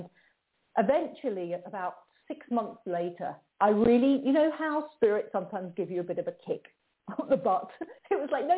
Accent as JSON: {"language": "English", "region": "England", "country": "United Kingdom", "said": "Yeah, and I'm not used to it because I'm from England"}